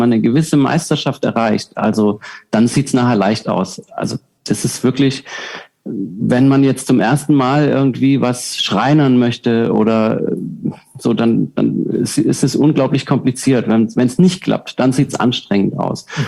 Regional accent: Southern Germany, Germany; Ich komme aus Süddeutschland ursprünglich

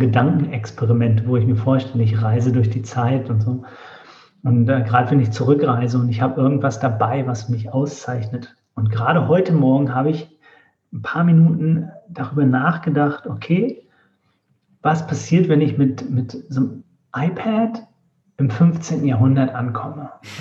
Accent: Northern Germany, Germany; und wir waren es als Norddeutsche, ich habe mich gar nicht getraut, was zu sagen oder so.

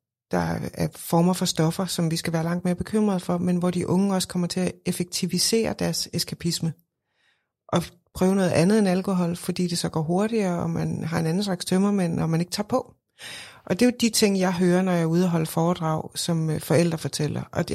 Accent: Odense, Region of Southern Denmark, Denmark; jeg er 45, jeg kommer fra Odense. Jeg gik på en lille privatskole, en lille katolsk privatskole

